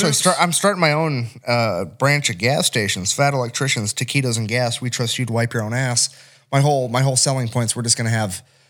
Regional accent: Iowa, United States; I'm from Iowa. I've never been to a fucking Buc-ee's.

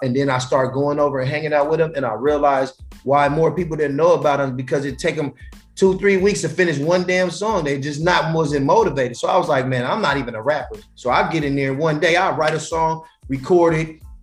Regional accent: California, United States; Listen, I am in Houston, Texas right now. I'm from California.

